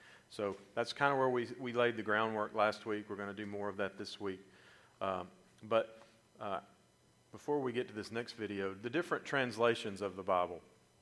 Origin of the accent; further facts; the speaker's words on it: Nashville, Tennessee, United States; I grew up in the Church of Christ. I grew up in the local church here in Nashville, Tennessee.